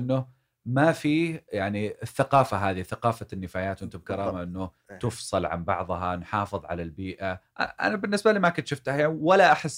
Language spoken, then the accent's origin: Arabic; Saudi Arabia; استهلاك الفرد عندنا بالسعودية من البلاستيك